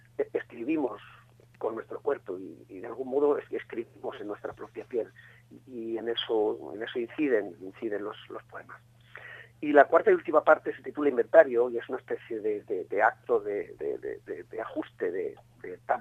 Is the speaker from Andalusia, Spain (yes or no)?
no; Extremadura, Spain; Yo provengo de la Extremadura rural. Nací en Cáceres, me crié en pueblos pequeñitos y junto a mi madre, que era maestra de escuela rural, y amo la naturaleza y la luz de aquella tierra